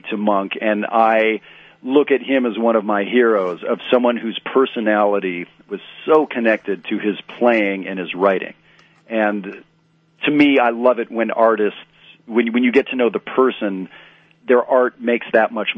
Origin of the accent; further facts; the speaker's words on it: Canada; So I'm originally from Canada